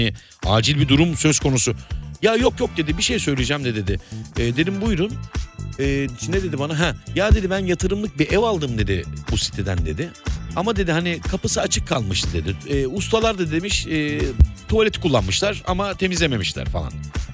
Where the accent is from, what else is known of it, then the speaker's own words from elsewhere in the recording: Black Sea Region, Turkey; Stres yapmıyorum şimdi. Hem Karadenizliyim.